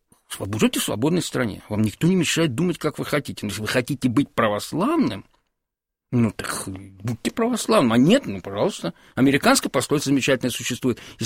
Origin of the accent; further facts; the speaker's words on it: Russia; Все-таки я из России, это первое.